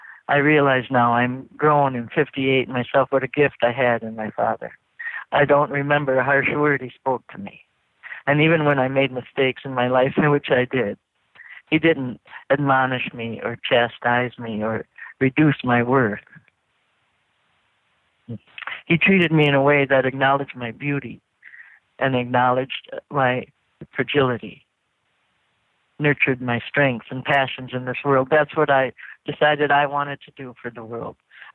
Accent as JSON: {"language": "English", "region": "Arizona", "country": "United States", "accent": "Arizona", "said": "Oh, should I put my Arizona accent on?"}